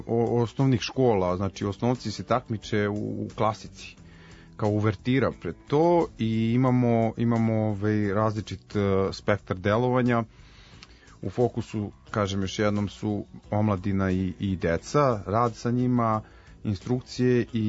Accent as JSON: {"language": "Serbian", "town": "Svilajnac", "region": "Šumadija and Western Serbia", "country": "Serbia", "tie": "born or raised there", "lives_now": "Belgrade, Serbia", "said": "ja sam born and raised, nisam baš born, ali sam raised u Svilajncu, što naši kažu, odrastao sam u Svilajncu."}